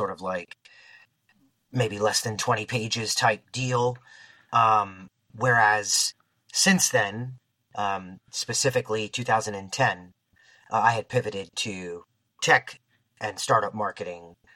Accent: Queens, New York, United States; I'm from Ridgewood, Queens, on the border of Bushwick, Brooklyn.

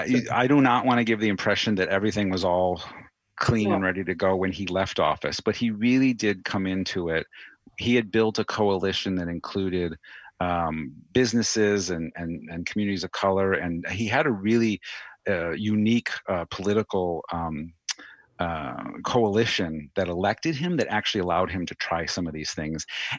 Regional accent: Illinois, United States; I grew up in the Chicago area, and this is not a unique experience

